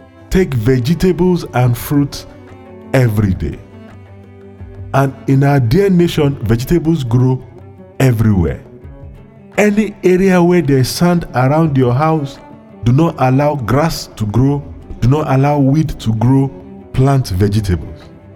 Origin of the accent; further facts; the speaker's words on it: Nigeria; We can, as parents, as Nigerian citizens, when we organize ourselves, influence the local government, the state government, and federal government